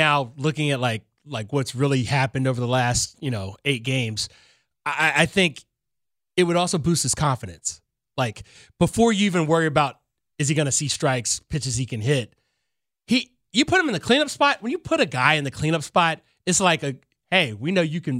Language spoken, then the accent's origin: English; the South, United States; I'm from the South. I apologize.